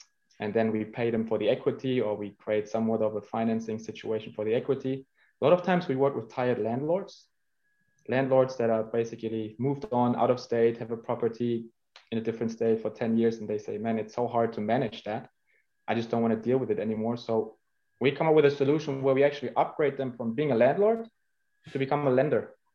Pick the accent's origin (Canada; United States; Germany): Germany; English is a second language; Debt, and I'm a German, right? I'm from Germany.